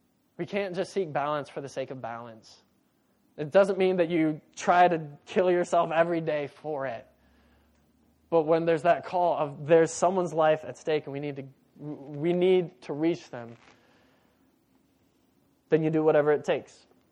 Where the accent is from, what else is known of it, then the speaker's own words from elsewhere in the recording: United States; I'm an American. And as a little boy, I think a lot of American little boys want to be a cowboy.